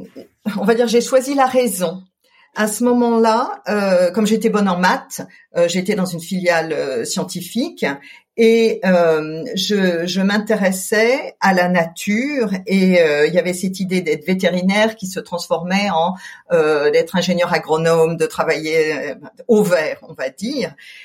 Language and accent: French; Colmar, Grand Est, France; J'ai grandi en Alsace. Je suis née à Colmar, donc dans une jolie ville, on va dire, de province, aux confins du territoire de France. puisque je suis française bien sûr, mais sur une terre qui a été une terre de passage entre le sud et le nord de l'Europe